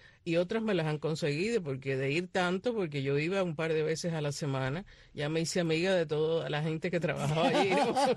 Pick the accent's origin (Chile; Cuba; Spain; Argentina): Cuba; now in United States; En parte sí, y en parte mi amor por Cuba, porque aunque vine muy joven, pues la llevo muy adentro y aunque soy ciudadana americana y llevo aquí 57 años viviendo, yo me siento cubana.